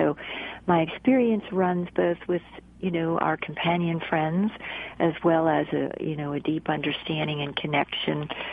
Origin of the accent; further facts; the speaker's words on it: New Jersey, United States; ever since I was a young girl, I was connected to animals out in you know, the neighborhood where I grew up in New Jersey.